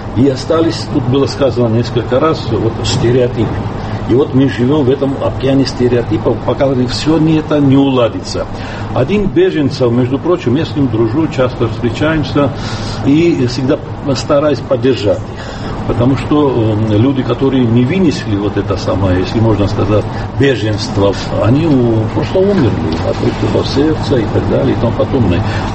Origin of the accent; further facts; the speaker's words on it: Sukhumi, Abkhazia, Georgia; я рад, что в моем родном городе Сухуми я нашел моих читателей